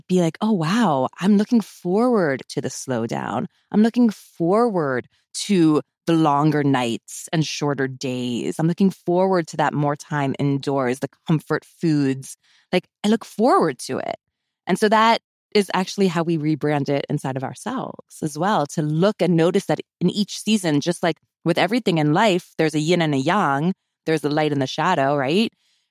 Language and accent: English; East Coast, United States; I grew up on the East Coast and I don't like the cold.